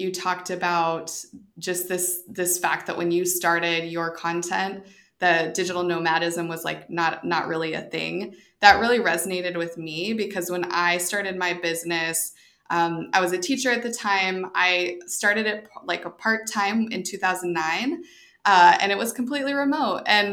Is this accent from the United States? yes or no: yes; Idaho, United States; So I'm from Idaho. My community is very wealthy, very white.